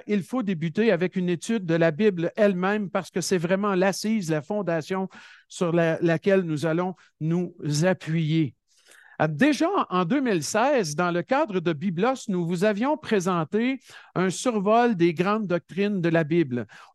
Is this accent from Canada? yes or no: yes; Quebec, Canada; ce qu'on appelle chez nous au Québec la footing